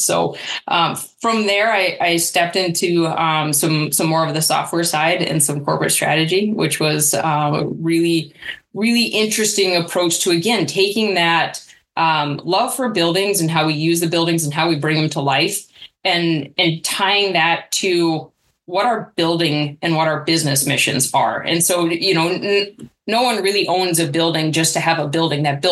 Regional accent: Maine, United States; I grew up in Maine. I either say a small town in Maine or a suburb of Boston.

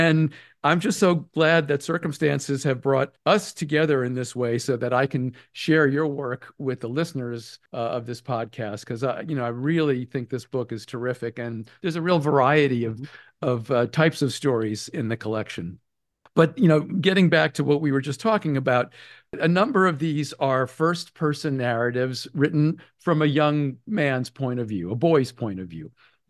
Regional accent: Massachusetts, United States; I grew up in Massachusetts, so I know exactly the qualities that you're speaking about

